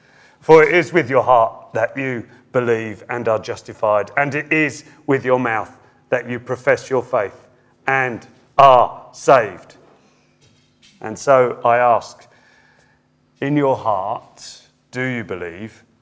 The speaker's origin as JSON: {"language": "English", "country": "United Kingdom", "said": "We're so British, aren't we?"}